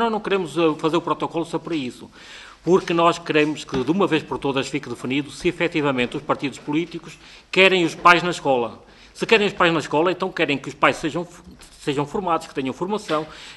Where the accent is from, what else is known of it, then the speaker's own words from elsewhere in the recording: Castro Daire, Viseu, Portugal; Sou o Vice-Presidente da CNIP … venho de Viseu, mais propriamente de Castro da Aire.